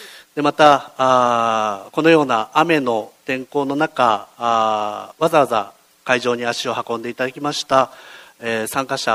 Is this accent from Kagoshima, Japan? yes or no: yes; Kagoshima, Japan; 今回は地元鹿児島での講演会